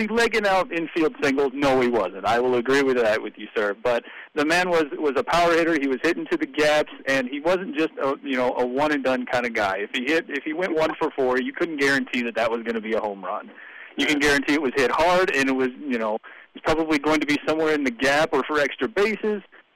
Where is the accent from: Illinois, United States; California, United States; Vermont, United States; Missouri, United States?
Illinois, United States; Mackinaw; I am from central Illinois, a small little farm town called Mackinac.